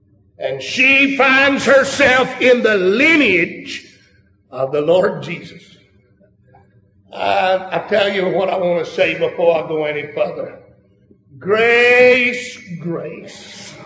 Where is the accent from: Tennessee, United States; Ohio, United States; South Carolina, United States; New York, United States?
South Carolina, United States; Saluda; I don't want you feeling sorry for me because I hail from Saluda of all places.